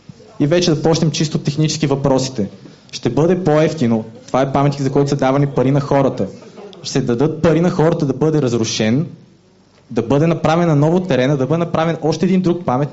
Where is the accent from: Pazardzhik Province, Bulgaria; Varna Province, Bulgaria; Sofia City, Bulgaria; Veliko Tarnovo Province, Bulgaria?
Sofia City, Bulgaria; Sofia; И съм на 27 години от София. Израснал съм в НДК, от двете страни на паметника.